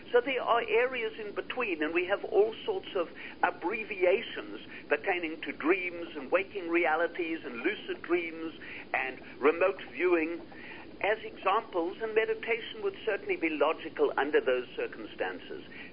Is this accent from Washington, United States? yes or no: yes; Seattle, Washington, United States; When we talk about the word Seattle, it's interesting because I come from Seattle